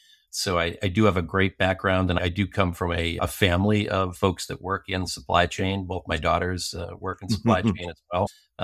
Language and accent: English; Cape Cod, Massachusetts, United States; I grew up on Cape Cod, but I like to tell everybody that I was growing up in Boston.